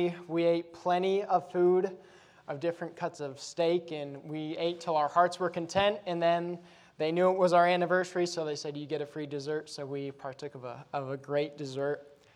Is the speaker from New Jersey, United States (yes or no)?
no; Colorado, United States; For instance, I'm from Colorado, my wife's from Michigan.